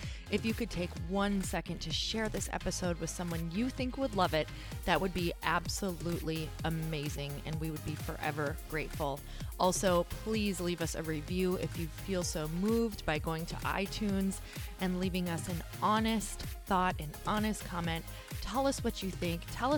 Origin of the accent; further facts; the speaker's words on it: Midwest, United States; I come from the Midwest. So let me tell you, money, there's a whole lot of everything tied to it. So, living out in California is totally different.